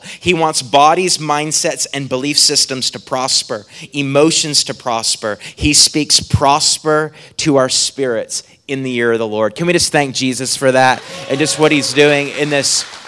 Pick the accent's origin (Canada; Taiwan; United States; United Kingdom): Canada; Atlantic Canada; I'm originally from Canada. East coast of Canada.